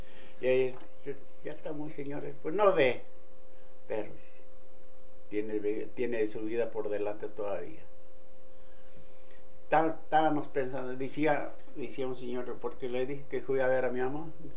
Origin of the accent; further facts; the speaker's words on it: Cedral, San Luis Potosí, Mexico; born there; Yo nací en Cedral, municipio de San Luis Potosí, en México.